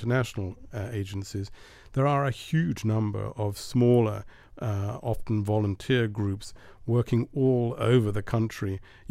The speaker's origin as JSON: {"language": "English", "country": "United Kingdom", "said": "I'm British, and that means English, Englishman in French."}